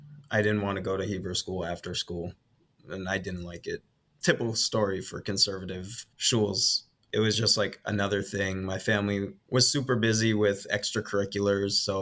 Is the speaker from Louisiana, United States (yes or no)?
no; Massachusetts, United States; So I transferred back to my home state, Massachusetts.